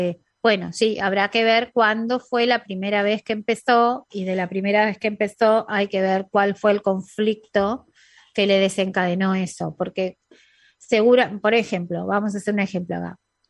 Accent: Argentina; Mis hermanos y yo crecimos en Argentina.

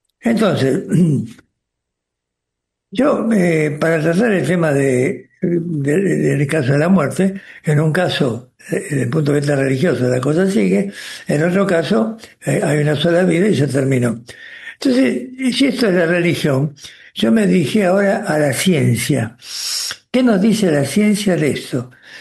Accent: Buenos Aires, Argentina; Yo que me crié acá, vivía en Buenos Aires, siempre acá

